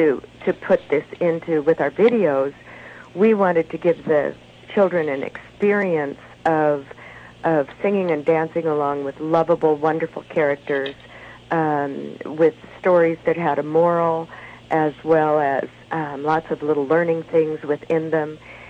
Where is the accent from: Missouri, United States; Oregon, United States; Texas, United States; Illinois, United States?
Oregon, United States; also born or lived in Nebraska; Mostly I'm from Oregon.